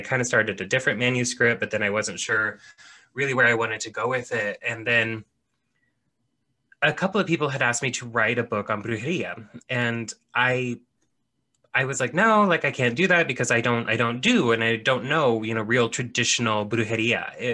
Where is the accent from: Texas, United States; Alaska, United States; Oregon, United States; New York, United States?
Oregon, United States; So I am a practicing witch living in my home state of Oregon, which I love dearly.